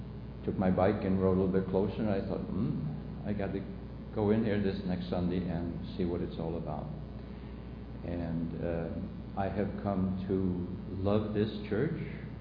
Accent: Sweden; I am from Sweden. I've been coming here for the past 15 years.

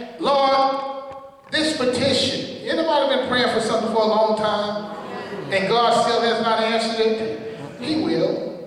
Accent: Atlanta, Georgia, United States; accent: Southern; Sometimes every once in a while I'm from Atlanta, so I just slip that south in there for y'all.

